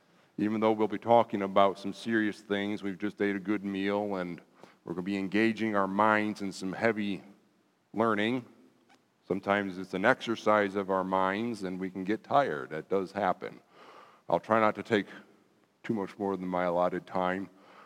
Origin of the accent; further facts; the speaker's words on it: Michigan, United States; I grew up in Michigan.